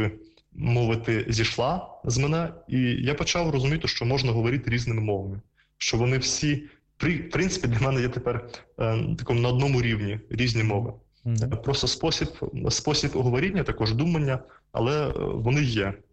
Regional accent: Belarus; accent: Belarusian; first language Russian; Ukrainian is a second language; now in Ukraine; я є з російськомовної родини, але я такою російською говорив, як не був правильно російською, але з білоруським акцентом.

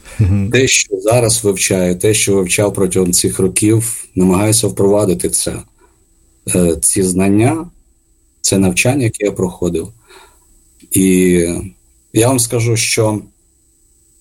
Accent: Lutsk, Volyn Oblast, Ukraine; Я народився та зростав у місті Луцьку

